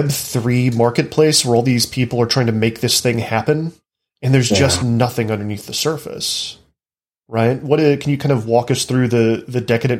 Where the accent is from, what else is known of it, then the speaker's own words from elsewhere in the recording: Texas, United States; you were in my home state, Texas.